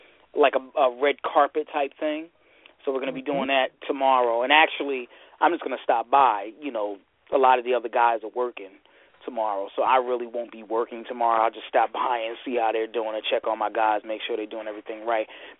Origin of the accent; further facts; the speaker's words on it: Michigan, United States; I'm your host from Michigan